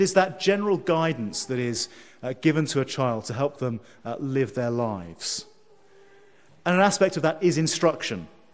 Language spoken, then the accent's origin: English; England, United Kingdom; This is like me growing up in England, where I'm just surrounded by the culture all the time, and I learn it instinctively.